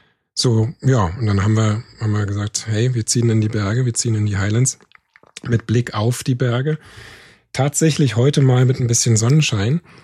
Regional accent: Potsdam, Brandenburg, Germany; moved away as an adult; now in United Kingdom; ich bin aufgewachsen in Potsdam, Großraum Berlin und bin dann allerdings vor 15 Jahren das erste Mal nach Schottland gereist.

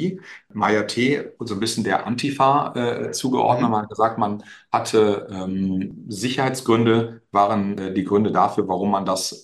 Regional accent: Cologne, North Rhine-Westphalia, Germany; Ich komme hier aus Köln

